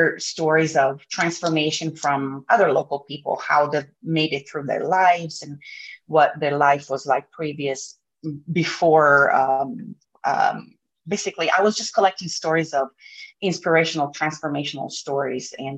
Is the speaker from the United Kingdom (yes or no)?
no; Italy; moved away as an adult; So growing up, I grew up in Italy, and I left my country when I was about 20 years old